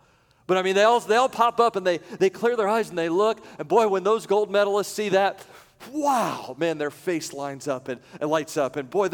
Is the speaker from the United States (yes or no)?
yes; United States; as an American, I just like to see our team win